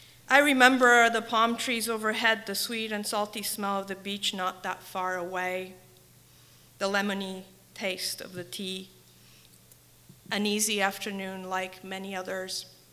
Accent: Palermo, Sicily, Italy; So I grew up in Palermo, Sicily, and during what one would call my formative years, a period of about 8 to 10

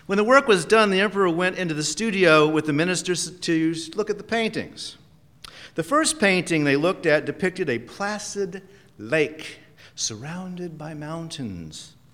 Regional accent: United States; I am an American through and through.

